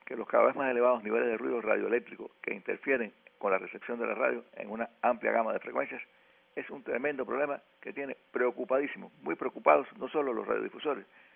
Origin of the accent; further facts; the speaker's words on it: Cuba; Aquí en Cuba, en mi país